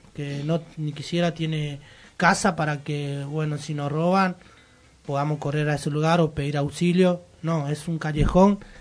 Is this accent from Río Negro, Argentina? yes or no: no; Corrientes, Argentina; now in Moreno, Argentina; Yo de donde vengo de Corrientes Capital. Vine de ahí porque no tenía un trabajo seguro, vine acá, conseguí un terreno.